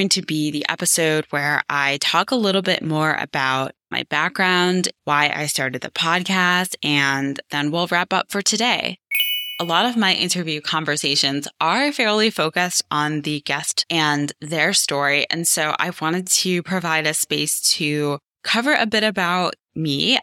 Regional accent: St. Louis, Missouri, United States; also born or lived in New York City; I was born in New York, but then my family relocated to the Midwest, to St. Louis, when I was 5, and I spent my childhood really in the Midwest from kindergarten to senior year of high school.

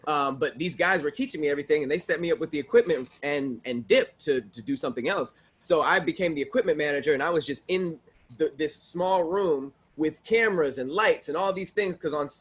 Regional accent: Los Angeles, California, United States; Thank you. I grew up in Los Angeles.

